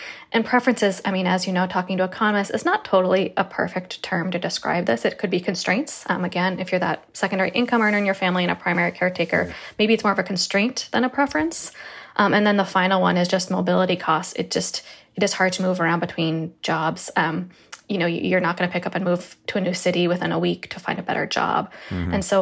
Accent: Massachusetts, United States; For example, I'm from Eastern Massachusetts

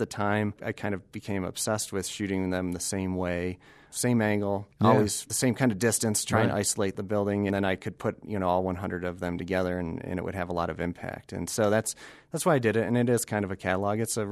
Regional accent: Detroit, Michigan, United States; Detroit was a natural subject, considering it was what I considered my hometown.

